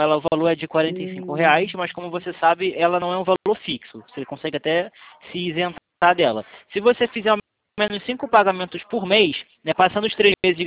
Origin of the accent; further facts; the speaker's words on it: Rio de Janeiro, Brazil; Não, eu sou do Rio de Janeiro